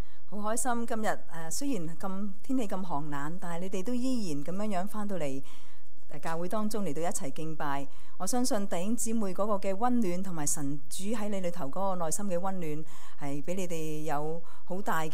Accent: China; 我哋中國人咧幫啲細路仔幫我哋嘅仔女改名嘅時候咧

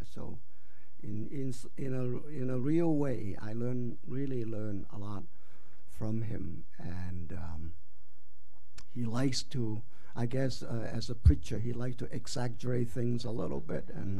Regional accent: Yuen Long, New Territories, Hong Kong; now in Orange County, United States; that's my hometown, Yuen Long. I grew up in Yuen Long, but I've been away from Hong Kong for over 40 years, and now I live in Orange County in California. I'm retired

